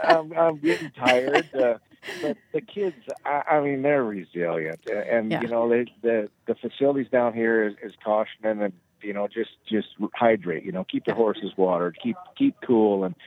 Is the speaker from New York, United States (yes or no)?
no; South Dakota, United States; it's probably saddle bronc riding because I'm from South Dakota.